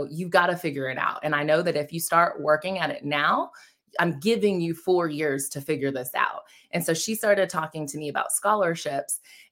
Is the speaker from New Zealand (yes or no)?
no; Indiana, United States; now in Franklin, United States; I am from Nashville, Tennessee, actually a suburb just south, Franklin, Tennessee, originally from Indiana, and my mom is originally from Venezuela.